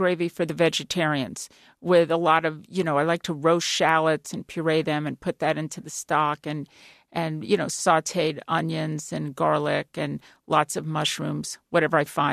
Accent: Florida, United States; I do these candied yams Florida style because I'm from Florida and I put pineapple in my yams.

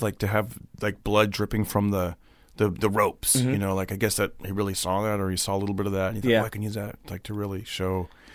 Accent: Fresno, California, United States; because I grew up in Fresno, I started in, you know, in San Francisco doing my comedy

